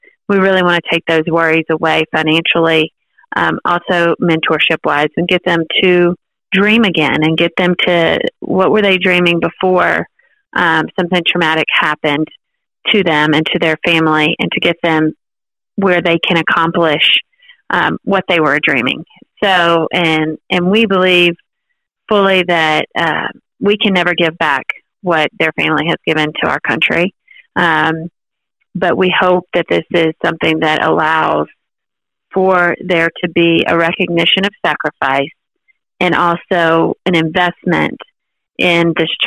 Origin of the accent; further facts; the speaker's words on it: Mississippi, United States; Yeah, so I grew up in Mississippi, not far from you, in Athens, Alabama. So I grew up in Mississippi and graduated from Mississippi State University.